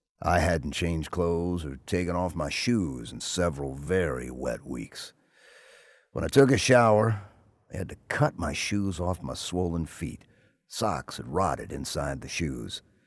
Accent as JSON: {"language": "English", "region": "Pennsylvania", "country": "United States", "tie": "born or raised there", "said": "I grew up in Pennsylvania steel country, and at age 15 started drinking and running with some hooligans."}